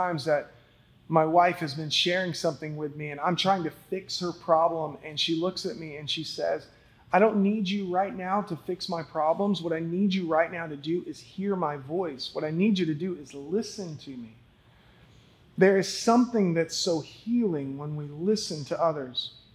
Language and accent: English; Alexander City, Alabama, United States; born there; I was born in Alexander City, Alabama.